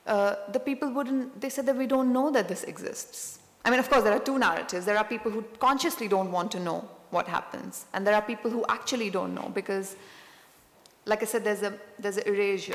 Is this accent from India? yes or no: yes; Jammu and Kashmir, India; my own growing up in Kashmir.